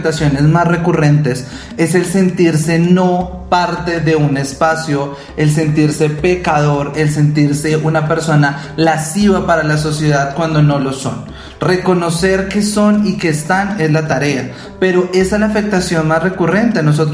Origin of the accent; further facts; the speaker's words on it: Venezuela; Y además de ser trans, entonces soy una persona venezolana que no está regular en el país